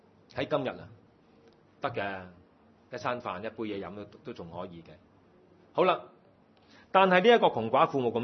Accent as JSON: {"language": "Cantonese", "country": "China", "said": "我们中国人说有个钱扎下袋都要的"}